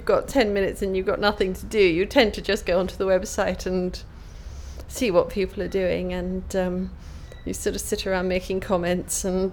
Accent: London, United Kingdom; 14th of February 1954, and I'm from West London.

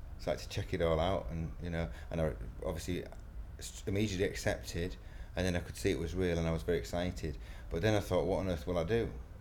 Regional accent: York, Yorkshire and the Humber, United Kingdom; I'm 46 years old and I'm from York.

